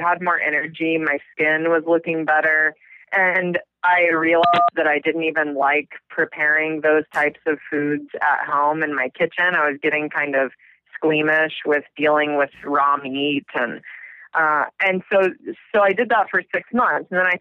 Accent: Missouri, United States; I grew up in Southwest Missouri. I had meat and dairy with every meal, I think, of my life

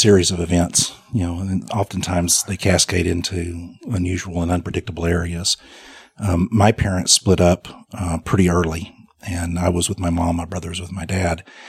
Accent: Beckville, Texas, United States; Yeah, I grew up in Northeast Texas, in a town probably no one's ever heard of called Beckville, Texas. 904 people.

